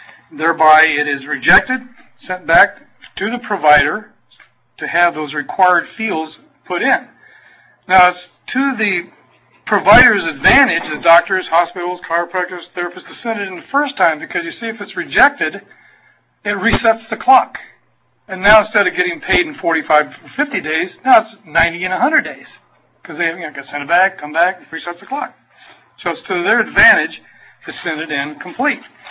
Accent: Arkansas, United States; born there; I can say that. I was born in Arkansas.

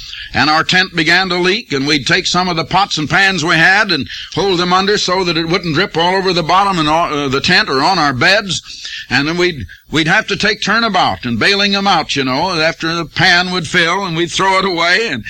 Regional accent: Iowa, United States; He comes from Illinois, and I come from Iowa

